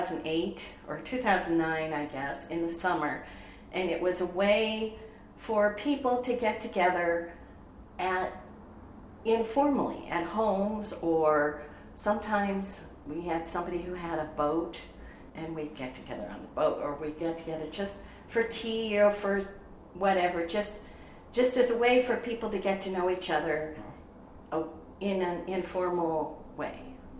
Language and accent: English; Ohio, United States; now in Seattle, United States; I grew up in Ohio, near Cleveland, and I went to college in Massachusetts, and then in 1981 decided I wasn't going to stay there. I was going to move to Seattle